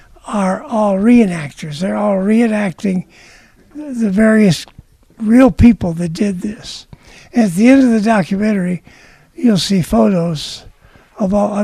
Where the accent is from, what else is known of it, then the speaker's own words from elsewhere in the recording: Oklahoma, United States; I grew up here in Oklahoma. We didn't know anything about the war.